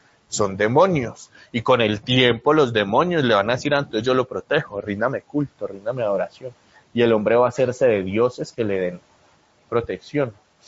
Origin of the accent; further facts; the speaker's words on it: Antioquia, Colombia; Es que yo soy franco y es que nosotros somos paisas y nosotros no nos quedamos callados.